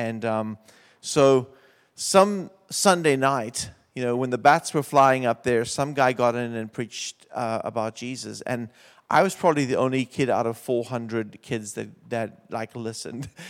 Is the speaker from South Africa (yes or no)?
yes; South Africa; I just know I grew up in South Africa.